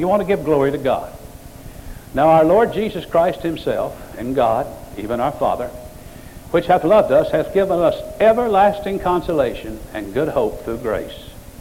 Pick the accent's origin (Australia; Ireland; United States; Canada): Ireland; And I'm Irish, I'm full of blarney.